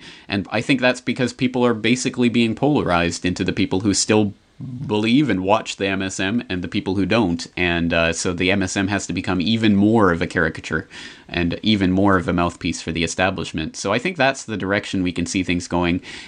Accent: Canada; now in Japan; As a Canadian who lives in Japan

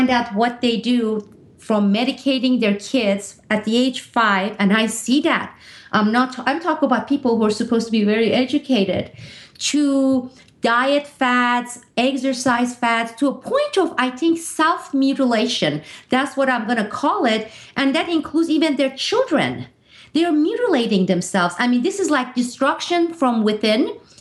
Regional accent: East Coast, United States; now in San Francisco, United States; And this is new for me because I'm from the East Coast and it's a quite cultural difference.

